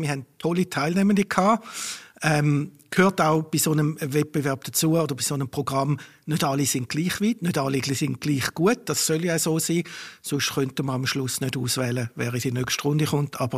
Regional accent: Eastern Switzerland, Switzerland; now in Münchenstein, Switzerland; Daneben wohne ich seit 30 Jahren in Basel-Land, mir gehört es nicht. Ich komme ursprünglich aus der Ostschweiz, wohne in Münchenstein

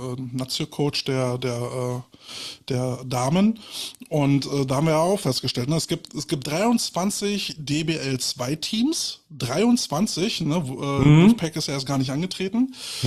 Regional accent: Berlin, Germany; Juhu, da habe ich schon als Berliner keinen Bock

